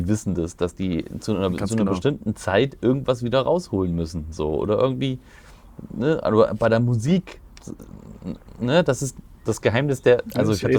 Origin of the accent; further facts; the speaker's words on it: Thuringia, Germany; Aber ich kenne das auch hier von Thüringen, von meiner Ecke, wo ich herstamme.